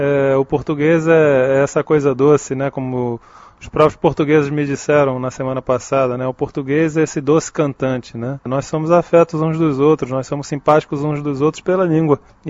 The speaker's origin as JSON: {"language": "Portuguese", "town": "Belém", "region": "Pará", "country": "Brazil", "tie": "born or raised there", "said": "minha terra natal, Belém do Pará, que já tem também voos de conexão direto para a Europa"}